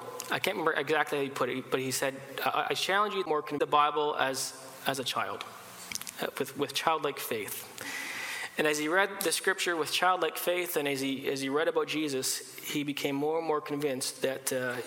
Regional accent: Canada; I have this passport, which highlights the fact that I'm a Canadian citizen.

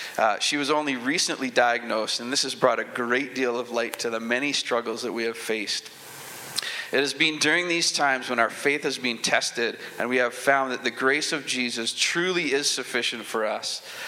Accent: Abbotsford, British Columbia, Canada; I grew up in Abbotsford, BC, here in beautiful British Columbia, in the loving care of wonderful Christian parents. I accepted Jesus at a very young age, and I grew up attending Central Heights Mennonite Brethren Church

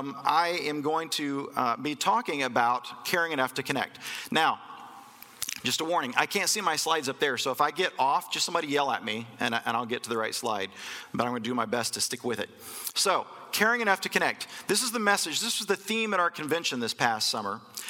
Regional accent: Omaha, Nebraska, United States; I'm from Omaha, Nebraska, so I am from the United States.

